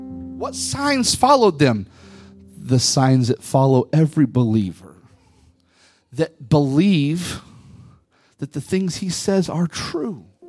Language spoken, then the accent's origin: English; Seattle, Washington, United States; He's from South Carolina. I'm from Seattle.